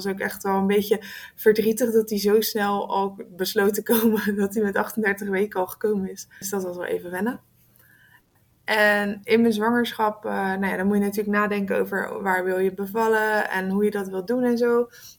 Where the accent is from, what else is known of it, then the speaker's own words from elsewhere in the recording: Hellevoetsluis, South Holland, Netherlands; moeder van Willem en getrouwd met … We komen uit Hellevoetsluis.